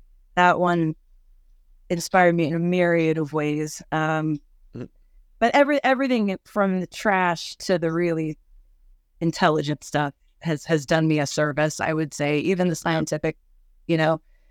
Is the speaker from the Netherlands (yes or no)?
no; Cincinnati, Ohio, United States; also born or lived in Los Angeles, United States; I grew up in Cincinnati, and I've lived in LA.